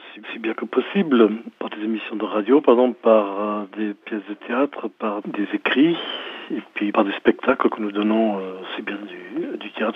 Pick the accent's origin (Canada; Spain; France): France; Grand Est; first language Moselle Franconian; French is a second language; C'est ma langue maternelle, quoi. C'est-à-dire je l'ai apprise sous les genoux de ma mère. Quand je suis allé à l'école à l'âge de 6 ans, puisqu'on n'avait pas de maternelle à l'époque, je ne parlais pas un mot de français, je ne parlais que le francique mosellan.